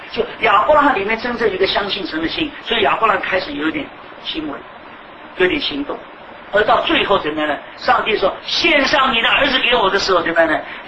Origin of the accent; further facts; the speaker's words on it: China; 我们中国人常常说仁义啊、道德啊